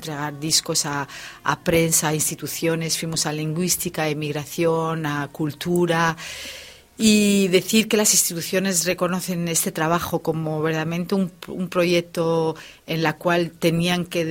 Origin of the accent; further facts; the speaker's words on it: Betanzos, Galicia, Spain; Yo soy de Betanzos